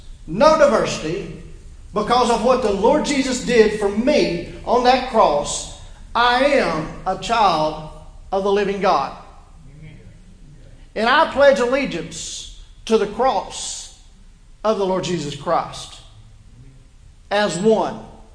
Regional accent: United States; I am an American. Period.

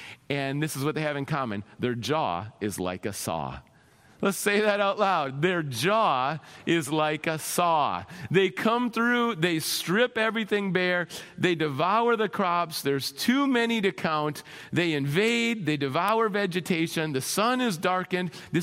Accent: Minnesota, United States; I grew up in Minnesota. The joke was the mosquito's the state bird because they're that big.

